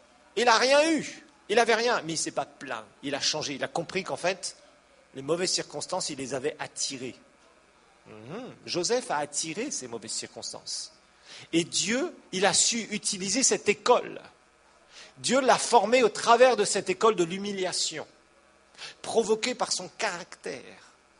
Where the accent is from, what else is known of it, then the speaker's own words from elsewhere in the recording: Kasaï, DR Congo; Ou alors, moi je viens du Grand Kassai, là où il y a les diamants.